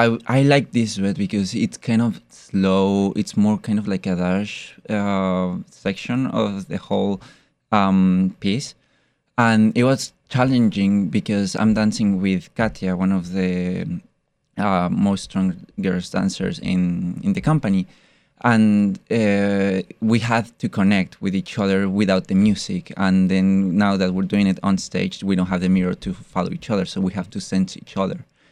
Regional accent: Guadalajara, Jalisco, Mexico; English is a second language; Well, I'm from Mexico. I'm from Guadalajara, Jalisco.

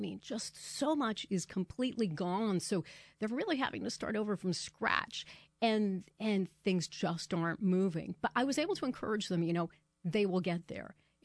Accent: Bay St. Louis, Mississippi, United States; oh, my God, that looks like Bay St. Louis, Mississippi, my hometown. And then I shared how people in my hometown worked together after the storm.

